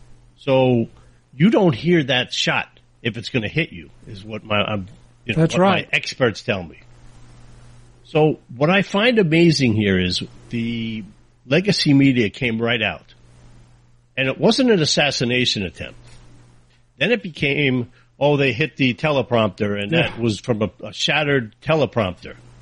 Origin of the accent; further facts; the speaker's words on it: New York, United States; because I'm from New York. The only weapon we can have in New York is our mouth